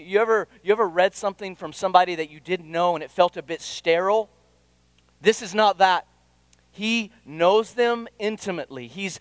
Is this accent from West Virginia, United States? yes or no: no; Texas, United States; Okay, so, I'm from Texas.